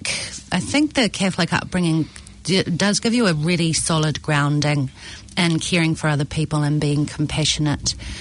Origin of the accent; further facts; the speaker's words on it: Hamilton, Waikato, New Zealand; now in Auckland, New Zealand; But I grew up in Hamilton, in Frankton, in the railway settlement there, in a very large family. I've got eight brothers and sisters. And so we're kind of, my dad has Māori ancestry as well, and we're Catholic as well